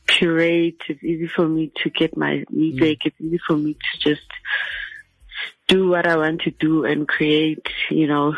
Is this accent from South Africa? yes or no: yes; Alexandra, Gauteng, South Africa; I grew up in Alexandra.